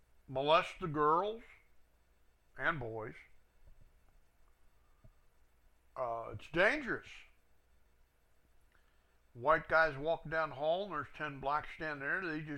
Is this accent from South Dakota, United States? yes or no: no; Cincinnati, Ohio, United States; I was born and raised in Cincinnati. We had segregated schools. We had segregated neighborhoods, segregated restaurants. That's not the South. That's in Ohio.